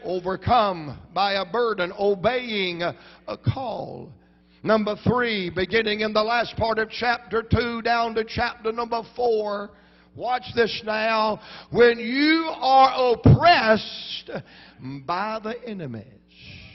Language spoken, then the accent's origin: English; Virginia, United States; now in Atlanta, United States; I'm from the Blue Ridge Mountains of Virginia. My little wife was from the Blue Ridge Mountains of North Carolina.